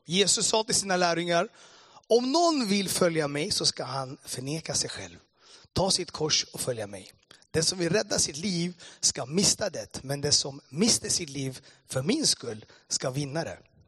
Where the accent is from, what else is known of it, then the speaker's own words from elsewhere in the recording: Addis Ababa, Ethiopia; Swedish is a second language; now in Sweden; Men jag är från Etiopien, Eritrea. Växte upp. Uppfödd i Addis Abeba. Föddes i katastrofata inbördeskriget som varade i 30 år.